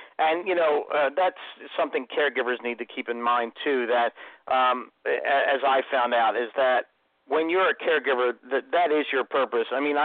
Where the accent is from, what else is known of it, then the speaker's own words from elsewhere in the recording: Philadelphia, Pennsylvania, United States; I said, you got to understand, I'm from South Philadelphia.